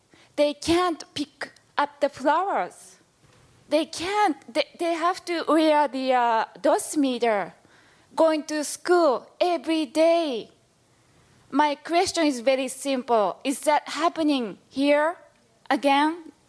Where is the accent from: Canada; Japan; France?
Japan; English is a second language; now in Irvine, United States; I'm living in Irvine, and I am a mother of two, and I'm also from Japan. Sorry for my English. English is my second language.